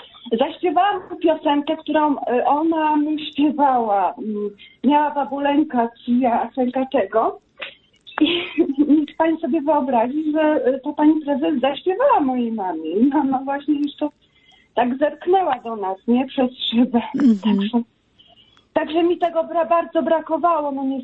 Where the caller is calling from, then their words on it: Wałbrzych, Lower Silesian Voivodeship, Poland; z Wałbrzycha